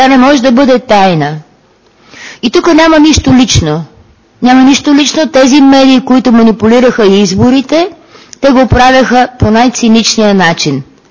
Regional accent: Sofia, Sofia City, Bulgaria; born there; аз съм родена в София, но баща ми е от село, така че вероятно аз съм от село.

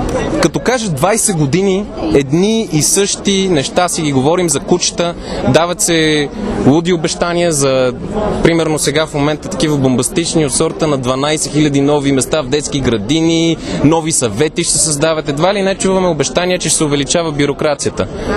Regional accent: Sofia, Sofia City, Bulgaria; Не, аз съм от Средец.

